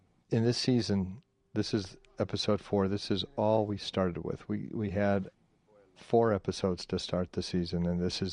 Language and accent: English; Detroit, Michigan, United States; We grew up in Detroit.